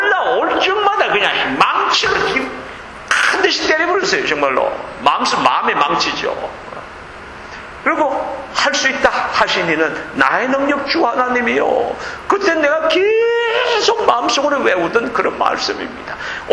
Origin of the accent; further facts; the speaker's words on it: South Korea; 이 와중에 이름을 내기가 이 한국인으로서는 거의 불가능합니다.